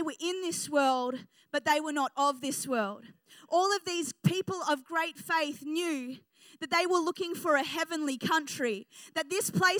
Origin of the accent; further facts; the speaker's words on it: New Zealand; also born or lived in England; I grew up in New Zealand, spent my childhood in New Zealand.